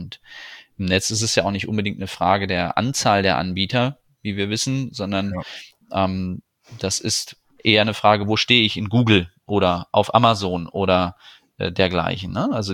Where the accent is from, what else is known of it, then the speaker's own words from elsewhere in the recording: Nienburg, Lower Saxony, Germany; born there; Bin geboren in Nienburg bei Hannover.